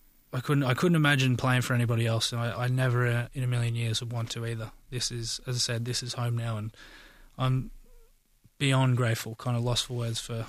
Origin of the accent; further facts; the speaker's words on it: Australia; Growing up in Australia, I never saw it.